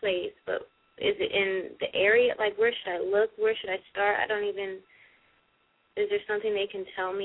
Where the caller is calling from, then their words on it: California, United States; I'm calling from California.